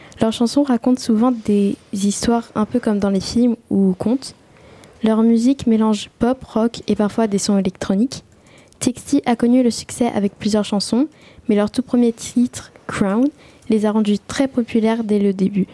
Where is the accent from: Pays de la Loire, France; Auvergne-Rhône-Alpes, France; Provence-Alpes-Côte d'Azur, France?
Auvergne-Rhône-Alpes, France; Moi, je viens d'Isère au départ, mais je fais des stages du coup en Normandie parce que ma maman habite ici